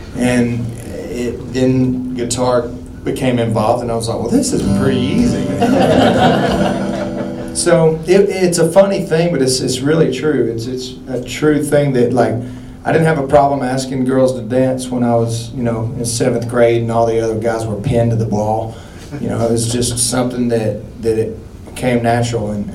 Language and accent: English; Alabama, United States; I'm from North Alabama, where the Appalachian Mountains come down the top half of the state.